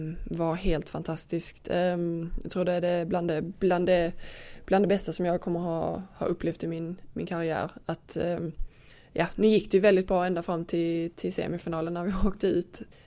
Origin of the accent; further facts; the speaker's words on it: Verum, Skåne, Sweden; visste inte riktigt var jag skulle ta vägen där hemma i Verum.